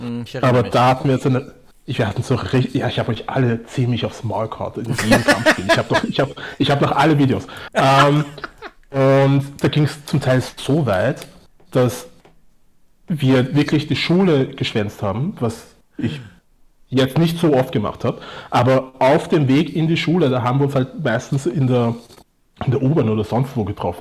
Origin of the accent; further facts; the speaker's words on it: Vienna, Austria; Ich wurde am 14.04.1986 im wunderschönen Wien geboren.